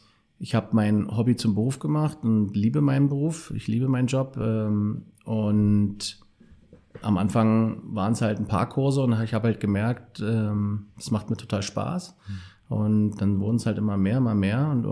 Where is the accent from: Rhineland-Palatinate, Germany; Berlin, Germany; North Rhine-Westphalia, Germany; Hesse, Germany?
Berlin, Germany; born there; wie schon gesagt. Ich bin 1980 geboren in Berlin